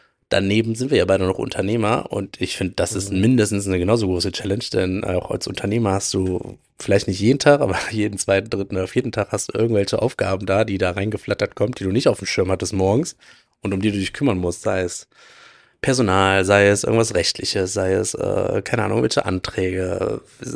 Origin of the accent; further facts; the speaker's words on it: Langenfeld, North Rhine-Westphalia, Germany; Ich bin aus Langenfeld, gehört ja zum Kreis